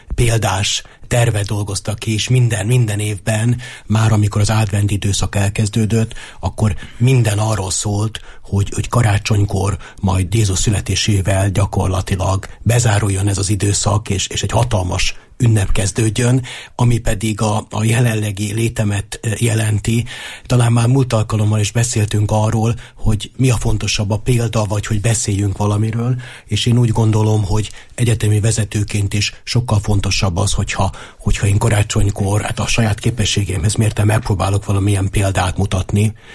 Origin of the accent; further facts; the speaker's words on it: Zrenjanin, Vojvodina, Serbia; born there; én Nagybecskereken születtem, és ott azért a katolikus egyháznak nem volt egyszerű dolga, és a katolikus híveknek sem volt egyszerű dolguk.